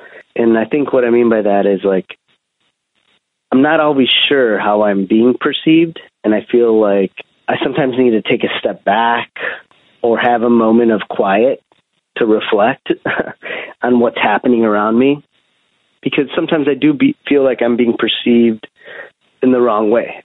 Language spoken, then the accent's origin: English; United States; I think growing up in America, you know, with immigrant parents it's hard.